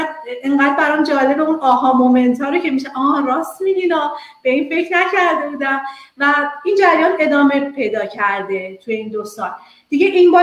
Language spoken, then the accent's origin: Persian; Iran; moved away as an adult; now in Canada; من خودم وقتی اومدم کانادا با کار اومدم، برای پستاکم اومدم، یعنی با یک جاب آفر از ایران اومدم.